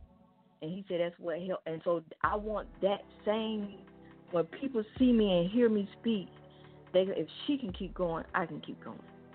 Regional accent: Atlanta, Georgia, United States; I'm born and raised in Atlanta, so I have about 200 family members here.

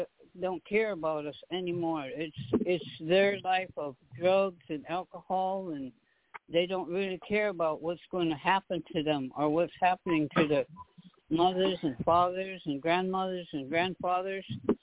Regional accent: Canada; I'm from the Haudenosaunee Nation, the Longhouse people of the Six Nations.

